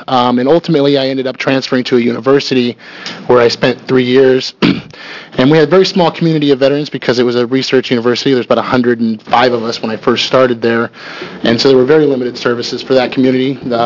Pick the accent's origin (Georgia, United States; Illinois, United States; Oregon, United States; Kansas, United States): Oregon, United States; So I was really glad to come home to Oregon. This is my home state, and I enlisted out of Portland originally